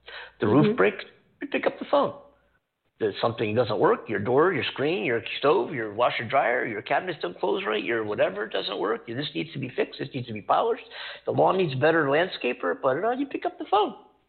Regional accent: East Coast, United States; also born or lived in New York City, United States; now in California, United States

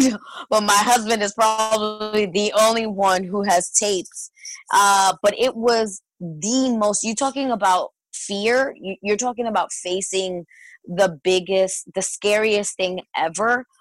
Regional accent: Bronx, New York, United States; I grew up on 179th in Creston. And if you're not familiar with the Bronx back in the day before it's like the new hot place to live, I mean, it was pretty bad.

